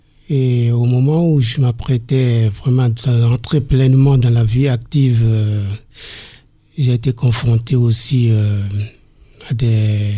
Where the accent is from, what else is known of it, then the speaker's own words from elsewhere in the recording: Côte d’Ivoire; moved away as an adult; now in France; je suis originaire de la Côte d'Ivoire.